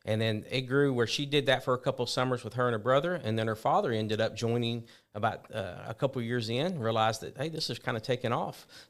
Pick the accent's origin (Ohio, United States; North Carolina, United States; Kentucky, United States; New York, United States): Kentucky, United States; now in Alabama, United States; I'm actually from Kentucky originally.